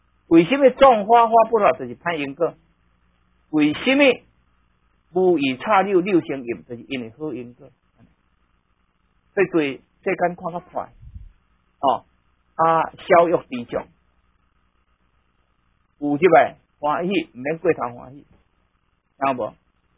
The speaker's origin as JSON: {"language": "Chinese", "country": "Taiwan", "said": "我要给你建设一个道场，我台湾人。"}